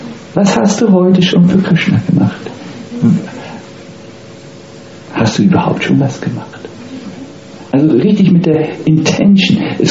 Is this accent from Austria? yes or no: no; Northern Germany, Germany; Ich komme aus Norddeutschland, da macht man sowas nicht.